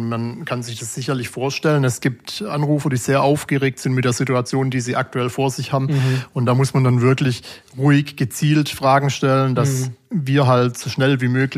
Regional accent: Baden-Württemberg, Germany; born there; Ja, meine Kindheit, also ich bin 1988 geboren in der Nähe von Stuttgart

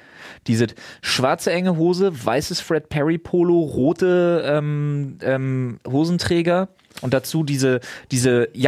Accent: East Germany, Germany; ich bin auch Ossi

